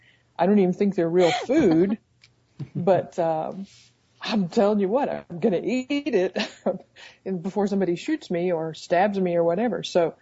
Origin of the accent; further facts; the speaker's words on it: the South, United States; I was born in America, in the South, to Christian parents who were very conservative. So guess what I grew up to be? I grew up to be a person still living in the South